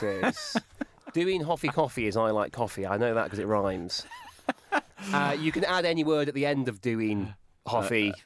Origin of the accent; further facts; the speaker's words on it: Wales, United Kingdom; And tomorrow in my home country of Wales